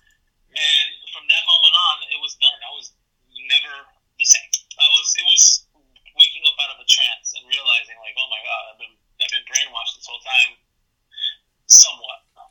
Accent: United States; I'm Puerto Rican, she was Mexican, I was raised here, she was raised there

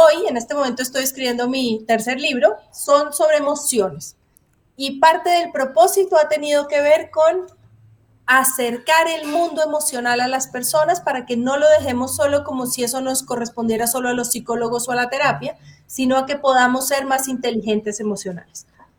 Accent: Antioquia, Colombia; yo soy colombiana con una cultura antioqueña

